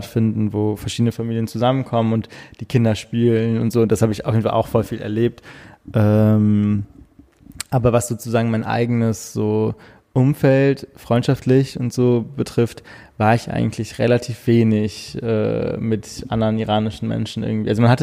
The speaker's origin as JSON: {"language": "German", "town": "Cologne", "region": "North Rhine-Westphalia", "country": "Germany", "tie": "born or raised there", "said": "Ich bin in Bilderstöckchen aufgewachsen. Das ist Escherstraße, Haltestelle, mit der 13."}